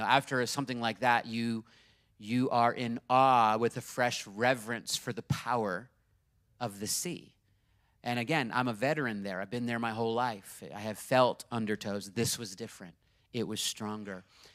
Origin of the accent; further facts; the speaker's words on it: Virginia Beach, Virginia, United States; also born or lived in San Francisco / Los Angeles; I've been around the beach my whole life because I grew up in Virginia Beach, and then I lived in the San Francisco area and Los Angeles.